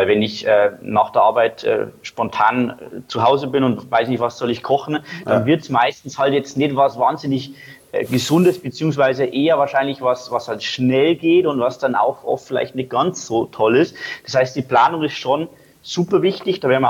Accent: Bavaria, Germany; Ich komme aus Deutschland, aus Bayern, habe hier in Eckenfelden, das ist so eine Kleinstadt in Bayern, ein Fitnessstudio

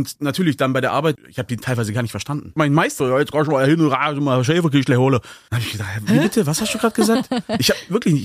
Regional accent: Ulm, Baden-Württemberg, Germany; Ich komme aus Ulm

